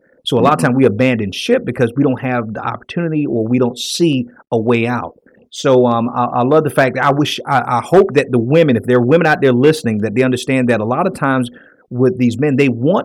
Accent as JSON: {"language": "English", "town": "Miami", "region": "Florida", "country": "United States", "tie": "born or raised there", "said": "even as a child when I was growing up in Miami in the hood"}